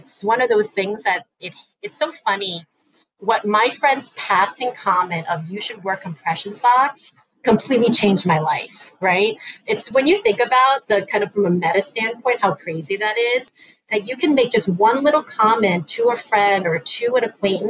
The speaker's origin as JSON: {"language": "English", "town": "New York City", "region": "New York", "country": "United States", "tie": "born or raised there", "also_born_or_lived": "Chicago", "lives_now": "Montana, United States", "said": "I'm born and raised in New York City. I went to school in Chicago. I lived in Chicago for a decade. And then went back to New York and then eventually made my way in Montana."}